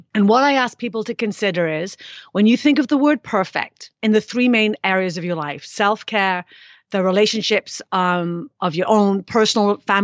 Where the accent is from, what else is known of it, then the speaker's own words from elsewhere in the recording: United Kingdom; I am British. My dad was Scottish, though.